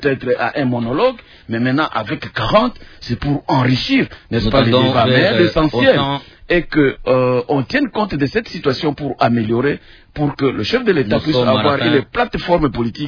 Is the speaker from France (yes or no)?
no; East, DR Congo; Je suis de l'Est.